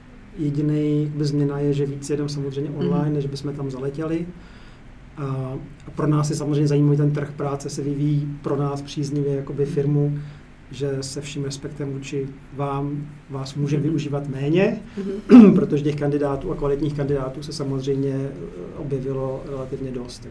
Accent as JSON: {"language": "Czech", "region": "Bohemia", "country": "Czechia", "said": "mám to štěstí, jsem z Čech"}